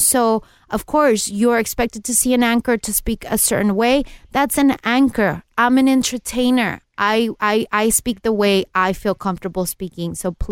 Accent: Mexico; Soy mexicana. Mira, qué bien. Representándome a mí y muy orgullosa de mis raíces.

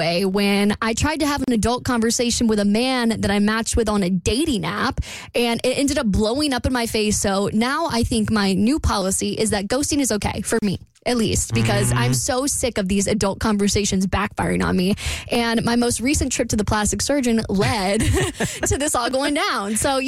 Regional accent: Jacksonville, Florida, United States; I know I don't live in Jax, but it's my hometown.

